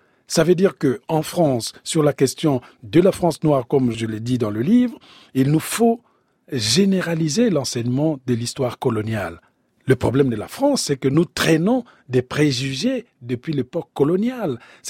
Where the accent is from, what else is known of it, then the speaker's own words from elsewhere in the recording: Republic of the Congo; quand j'étais petit au Congo-Brazzaville